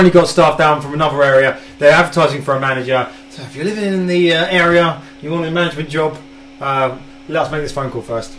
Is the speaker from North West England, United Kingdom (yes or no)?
no; Southend-on-Sea, East of England, United Kingdom; we're from South End in Essex, and we've been here now for 6 years.